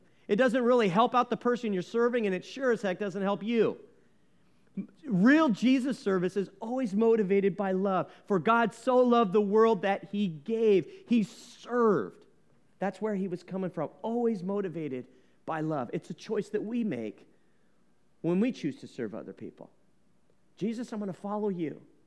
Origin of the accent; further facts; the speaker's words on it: San Francisco, California, United States; I'm from San Francisco, and there's sort of a local lore legend of a guy actually in the 1800s